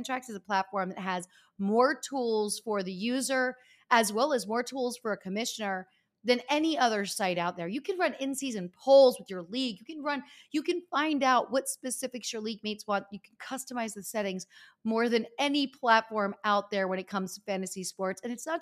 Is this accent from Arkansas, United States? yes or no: no; Easton, Pennsylvania, United States; I went back to my hometown in Easton, Pennsylvania, and visited my childhood friends